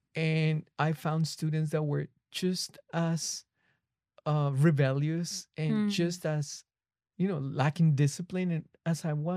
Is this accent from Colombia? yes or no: yes; Colombia; And when they knew I'm from Colombia